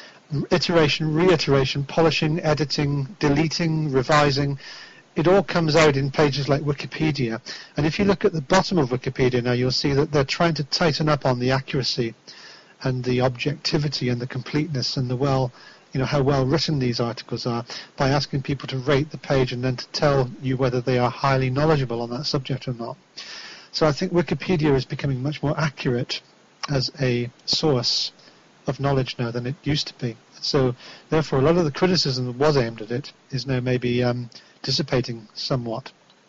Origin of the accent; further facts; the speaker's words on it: England, United Kingdom; I'm an Englishman. I'm allowed a cup of tea.